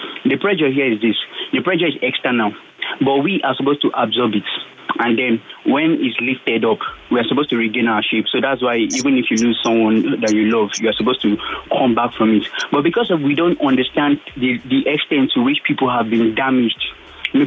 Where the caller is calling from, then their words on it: Indianapolis, Indiana, United States; I'm calling from Indianapolis.